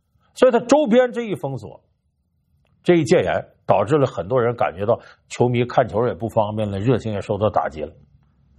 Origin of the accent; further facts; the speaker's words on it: China; 其实这个事儿，作为中国人来讲，我们很长时间也在探讨